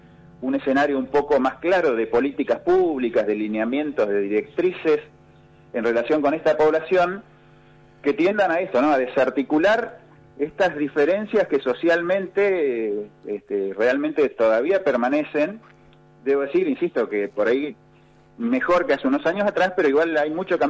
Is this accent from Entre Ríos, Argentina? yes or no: no; Río Negro, Argentina; sabemos todos que somos de Río Negro